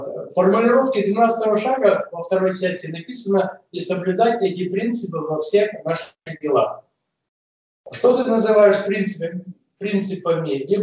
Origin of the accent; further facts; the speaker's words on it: Izhevsk, Udmurtia, Russia; now in Irkutsk, Russia; Дело в том, что я родом с Ижевска, а живу здесь, в Иркутске, уже лет 30.